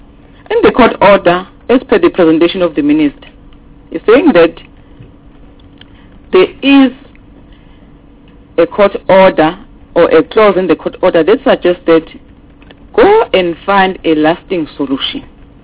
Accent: South Africa; as a South African who is privy as well on what is happening in this country regarding this information

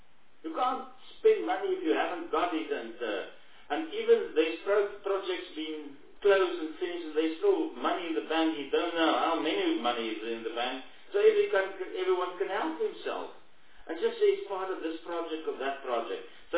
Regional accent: South Africa; I'm speaking as a South African that loves the history of our country.

